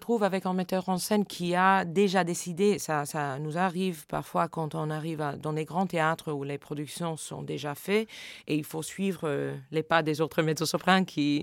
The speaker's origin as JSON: {"language": "French", "country": "United States", "second_language": "French", "said": "parce que c'est quelque chose qui manque chez nous aux États-Unis, la connaissance de scène."}